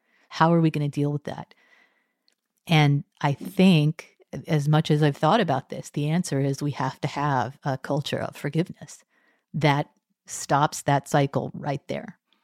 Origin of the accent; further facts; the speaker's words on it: Texas, United States; I am Catholic. I was raised Methodist in Texas, and I converted to Catholicism later in life while I was earning my degree in Christian theology at Cambridge.